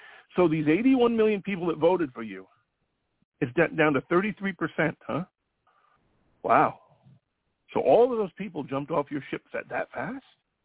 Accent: Ireland; I'm Irish, so I can say it, all Irish people are lazy and horrible

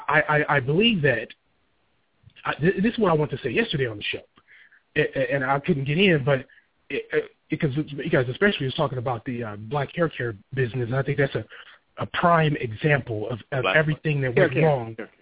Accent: Pasadena, California, United States; Me being here, I grew up in Pasadena. Everybody knew there was one place to go get the black hair care products. It was on the corner of Lake and Orange Grove.

